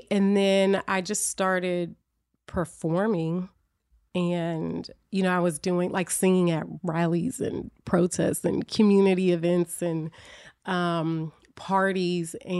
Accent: Oakland, California, United States; also born or lived in Berkeley; And I was born in Oakland, but I grew up in Berkeley and Oakland.

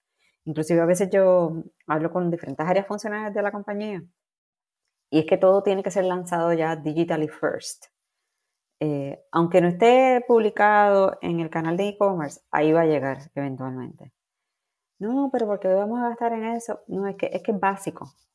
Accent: Puerto Rico; born there; más donde yo nací, ¿no? Volver a Puerto Rico a hablar de cosas que me gustan mucho

